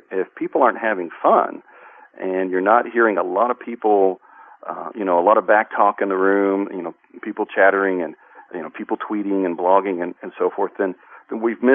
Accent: Nashville, Tennessee, United States; And was part of the team here in Nashville, my hometown.

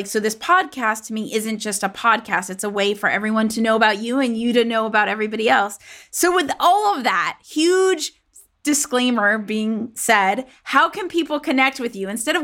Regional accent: Los Angeles, California, United States; coming at us from my hometown, Los Angeles.

